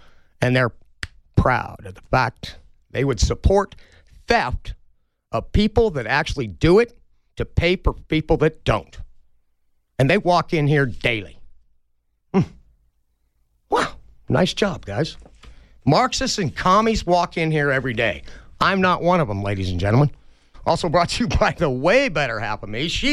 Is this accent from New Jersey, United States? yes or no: no; Moab, Utah, United States; And Moab, my hometown, I think if I came back there, we could actually fix that town.